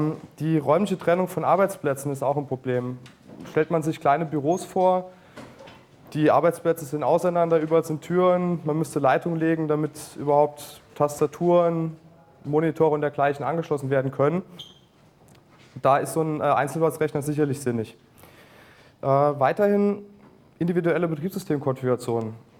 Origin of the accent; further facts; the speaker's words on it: Zweibrücken, Rhineland-Palatinate, Germany; ich komme aus Zweibrücken, studiere dort an der FH Kaiserslautern